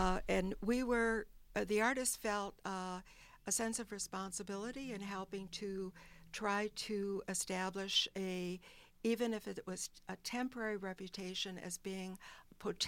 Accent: Chicago, Illinois, United States; now in Racine, United States; I was born and raised in Chicago. I've lived in Racine just over 2 years

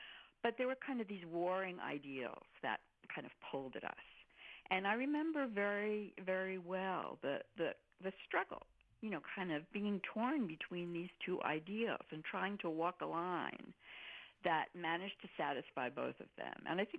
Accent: Newark, New Jersey, United States; I grew up in Newark, New Jersey, and very much my background, very similar to Bernie Sanders, in fact. You know, working class, Jewish. My father was barely born in this country. My mother immigrated from Poland.

